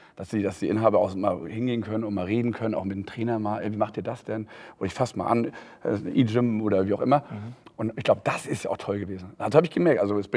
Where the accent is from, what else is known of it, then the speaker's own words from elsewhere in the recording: Northern Germany, Germany; Und dann dachte ich, ach, ich komme ja aus dem Norden, kann ich da ja auch machen.